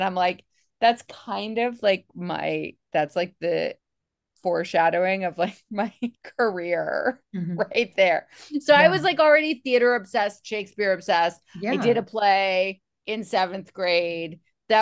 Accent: Bethesda, Maryland, United States; also born or lived in New Haven, Connecticut / Washington, D.C.; now in New York, United States; I was born in New Haven, Connecticut. Lived there till I was 8, and then my family moved to DC proper for a while, and then the suburbs, the wilds of Bethesda, Maryland.

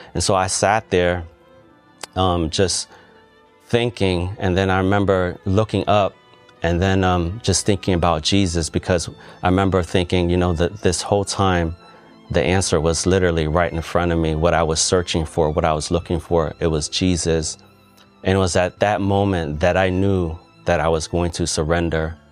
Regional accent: Cambodia; now in United States; I'm from Cambodia. My family came here to the U.S. in the early 80s due to the civil war there. My parents had four children. I'm the second oldest. I have an older sister and two younger brothers. Most of my family are Buddhist.

